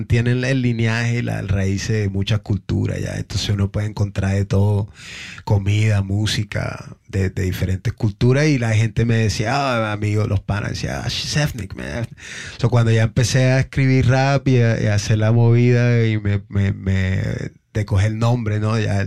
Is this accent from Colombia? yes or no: yes; Colombia; moved away; desde que yo llegué de Colombia para acá, fue como que lo que encontré inmediato, ya, porque en Colombia no escuchaba mucho hip hop